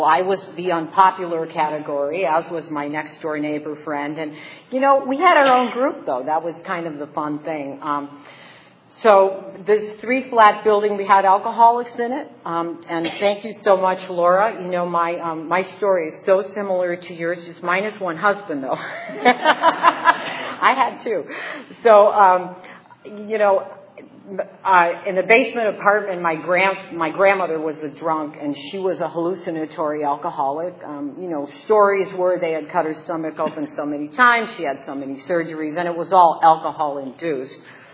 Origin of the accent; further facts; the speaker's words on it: Chicago, Illinois, United States; I grew up in Chicago. It was a three flat. I lived in the same neighborhood. I had the same friends